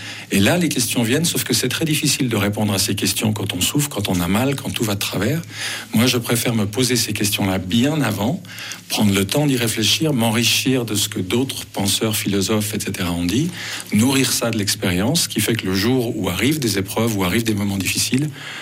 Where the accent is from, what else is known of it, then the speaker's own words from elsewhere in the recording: Geneva, Switzerland; Moi, j'ai grandi à Genève dans une famille moitié catholique, moitié protestante.